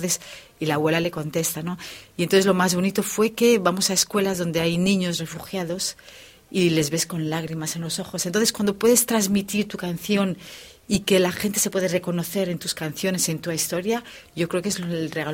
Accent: Betanzos, Galicia, Spain; Yo soy de Betanzos

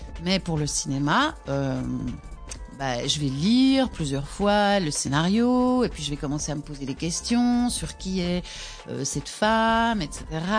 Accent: La Louvière, Wallonia, Belgium; Mais j'ai commencé à l'académie de ma ville, parce que je viens de la Louvière.

